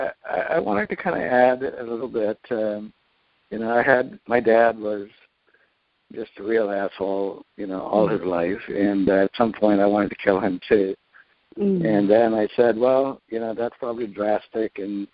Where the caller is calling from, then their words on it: San Jose, California, United States; I'm calling from San Jose, California.